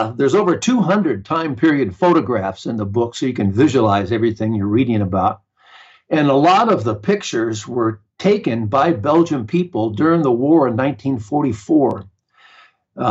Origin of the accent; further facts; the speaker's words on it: Pasadena, California, United States; Well, I was born in Pasadena, California. I was raised and lived in Southern California my entire life.